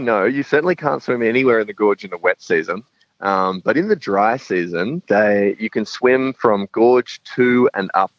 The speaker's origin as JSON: {"language": "English", "town": "Sydney", "region": "New South Wales", "country": "Australia", "lives_now": "Katherine, Australia", "said": "From Sydney."}